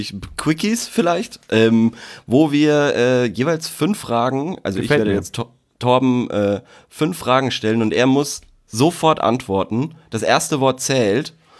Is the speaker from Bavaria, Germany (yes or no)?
yes; Unterköllnbach, Bavaria, Germany; ich komme aus Unterköllnbach, Bayern.